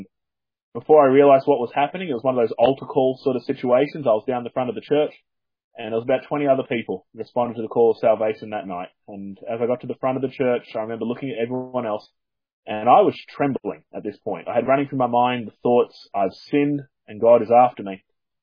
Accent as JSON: {"language": "English", "country": "Australia", "lives_now": "United Kingdom", "said": "As people can probably tell from my accent, I'm from down under, even though I live in the UK at the moment. I was brought up in a Christian home"}